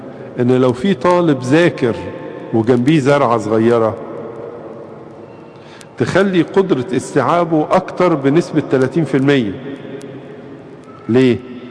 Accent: Egypt; لنا إحنا كمصريين أو كآباط بنحبها كمان عشان أديورتنا فيها

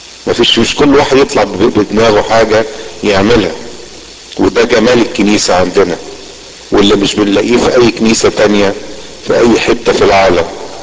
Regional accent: Alexandria, Alexandria Governorate, Egypt; عندنا في اسكندرية

